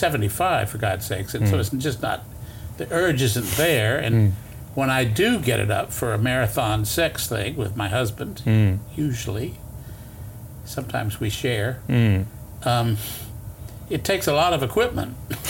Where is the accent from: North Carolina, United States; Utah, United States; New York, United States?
North Carolina, United States; Raleigh; I was in Raleigh, my sister's hometown, my hometown, and I was doing readings